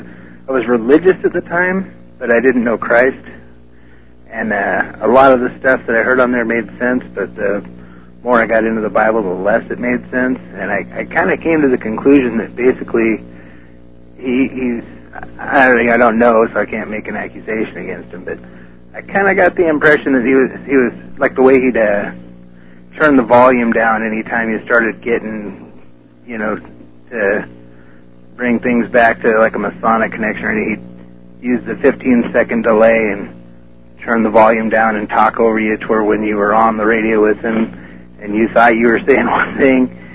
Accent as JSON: {"language": "English", "region": "Colorado", "country": "United States", "tie": "born there", "said": "Where I was born at in Colorado, in the museum, they had a skeleton that was like about 10 feet tall."}